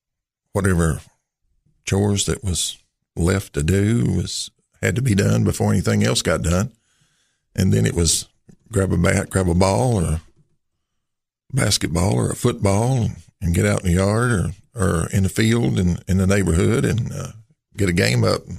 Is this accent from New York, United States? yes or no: no; Cookeville, Tennessee, United States; I grew up here in Cookeville, Tennessee, in Putnam County.